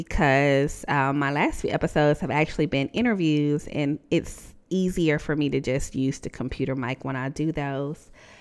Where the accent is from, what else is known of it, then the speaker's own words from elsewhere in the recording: Atlanta, Georgia, United States; I'm located here in Atlanta, Georgia, my hometown